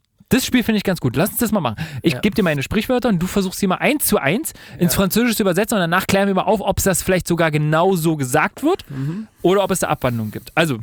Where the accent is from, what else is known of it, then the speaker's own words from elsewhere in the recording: Germany; Und Deutschland mein Heimatland.